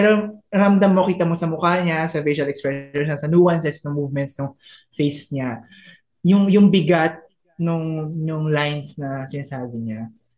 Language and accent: Tagalog; Olongapo, Central Luzon, Philippines; Taga-Olonga po ako, di ba?